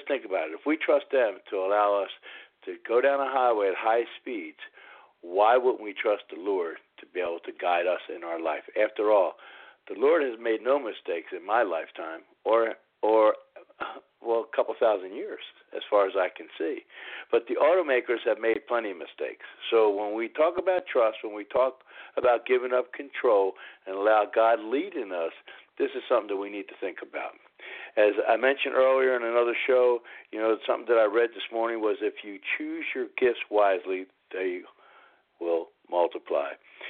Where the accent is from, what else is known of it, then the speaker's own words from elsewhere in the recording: Philadelphia, Pennsylvania, United States; Well, I'm from a little town over there called Philadelphia.